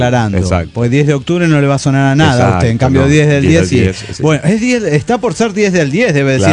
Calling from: Juliaca, Puno, Peru; de Juliaca, Perú.

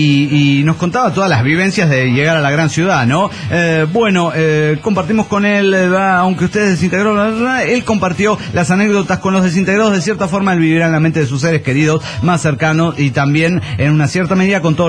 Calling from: Comitán, Chiapas, Mexico; de Comitán, Chiapas, México.

